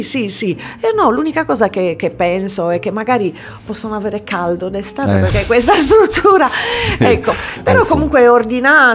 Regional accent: Oristano, Sardinia, Italy; Io sono di Oristano.

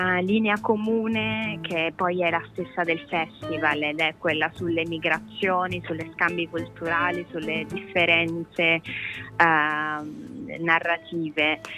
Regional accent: Basilicata, Italy; born there; also born or lived in London / Philadelphia / Paris; now in Rome, Italy; Io vivo a Roma in questo momento, sono nata in Basilicata, però ho vissuto un po' in giro per il mondo, tra Londra, Filadelfia e Parigi, sempre per questioni lavorative.

